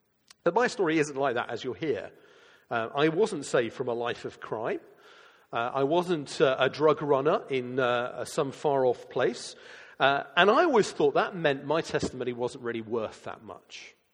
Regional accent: United Kingdom; I guess because I'm British and that's what you do.

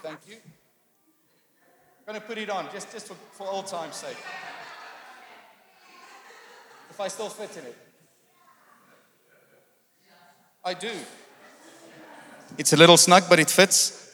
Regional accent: South Africa; now in United Kingdom; I'm from South Africa originally, and I now live in the UK.

